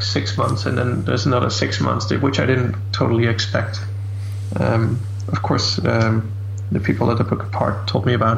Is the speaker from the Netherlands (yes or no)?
yes; Netherlands; also born or lived in Sweden; now in Denmark; I'm Dutch.